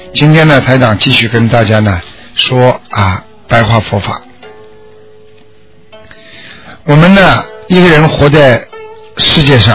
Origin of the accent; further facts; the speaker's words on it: China; 实际上就是我们中国人的年三十